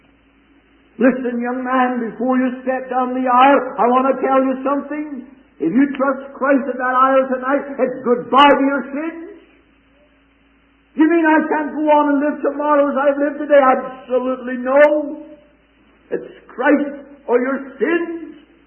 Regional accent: Belfast, Northern Ireland, United Kingdom; in the city in which I was born and brought up in Belfast, Ireland

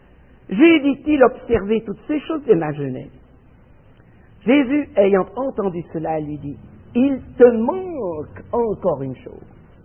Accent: Neuchâtel, Switzerland; born there; Neuchâtel, ma ville natale

